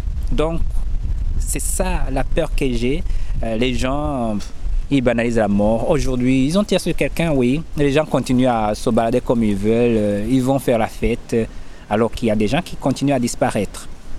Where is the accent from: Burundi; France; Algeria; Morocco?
Burundi; moved away; J'ai mon passé dans mon village natal, j'ai mon passé, j'ai mes parents qui se trouvent au Burundi, j'ai mes frères qui se trouvent là-bas.